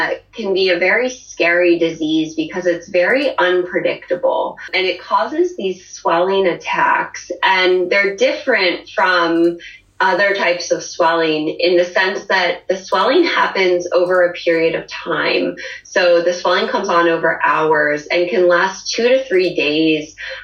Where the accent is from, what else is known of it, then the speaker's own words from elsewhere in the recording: Ohio, United States; now in Cambridge, United States; So I am from the United States. I was originally born in the Midwest from Ohio and have lived in Cambridge, Massachusetts since 2010.